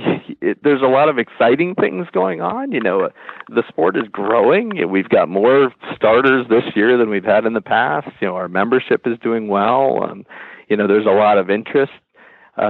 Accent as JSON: {"language": "English", "region": "California", "country": "United States", "tie": "born or raised there", "said": "Primarily, I grew up actually out in California competing"}